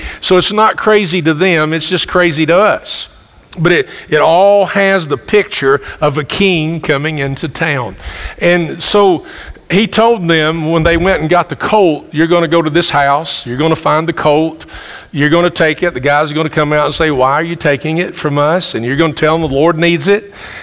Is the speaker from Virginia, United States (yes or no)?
no; Campbellsville, Kentucky, United States; moved away as an adult; We're from Campbellsville, is our home, even though we've been here moving on past 30 years of being here in this place.